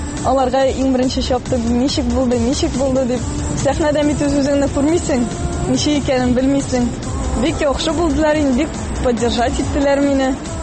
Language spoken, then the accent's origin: Tatar; Saby, Tatarstan, Russia; also born or lived in Mamadysh; кичкенә чактан авылда үстек, Сабада, Мамадышта үстек, әти-әни авылларында.